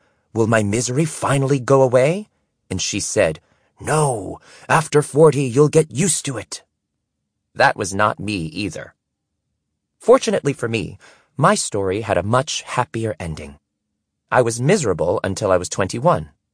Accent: Singapore; born there; I was born in Singapore in 1970. That year, tiny Singapore was a poor, developing country with no natural resources.

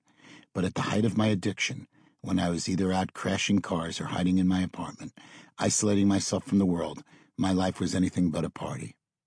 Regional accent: New York, United States; stone's throw away to the Five Towns of Long Island, a place that is still very much a part of me, from my accent to my style

